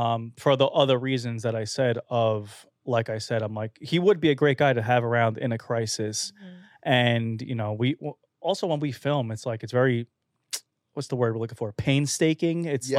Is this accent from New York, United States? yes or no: yes; Staten Island, New York, United States; the street I grew up on in Staten Island was Bradley Avenue.